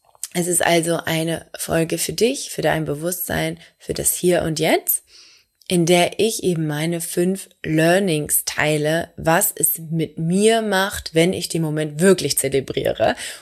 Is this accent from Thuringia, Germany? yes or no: no; Hamburg, Germany; ich komme aus Hamburg, also Franzbrötchen